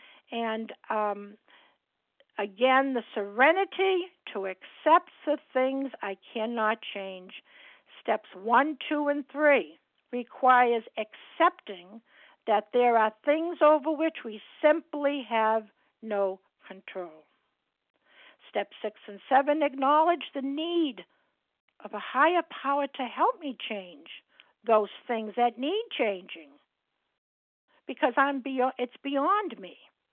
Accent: Boston, Massachusetts, United States; I'm from Massachusetts and in Boston.

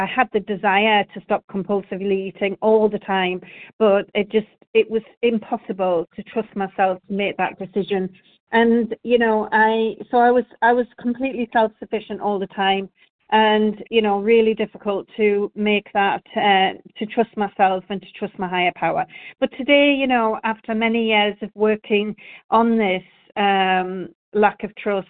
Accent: Norway; I am a compulsive eater, and I am from Norway.

